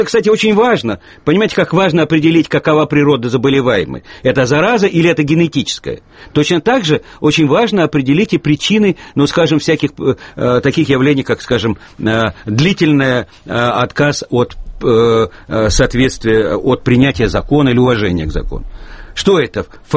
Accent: Kyiv, Ukraine; Я родом из Киева. У меня там могилы предков. Да и сейчас родственники живут.

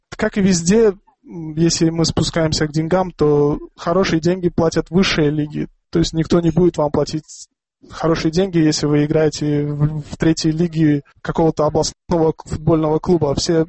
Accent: Tajikistan; я, будучи из Таджикистана, могу делать какие-то интересные вещи

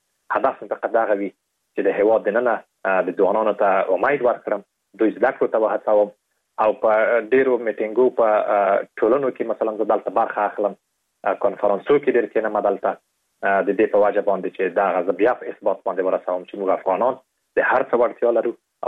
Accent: Afghanistan; په دې باندې مې لیکلي وو چې زه د افغانستان یم

